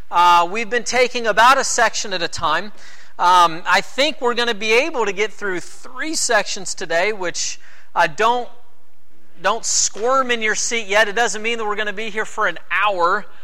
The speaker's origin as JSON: {"language": "English", "region": "the South", "country": "United States", "said": "Y'all, we're from the South."}